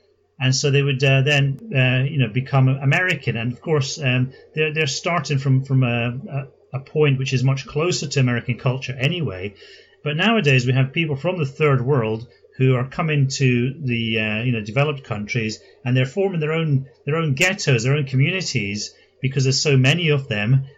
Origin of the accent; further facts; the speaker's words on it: Scotland, United Kingdom; also born or lived in London; now in Japan; when I lived in Scotland, I didn't go around thinking I'm Scottish every day. But, you know, as soon as I moved down to London, I started to become a bit more conscious of it.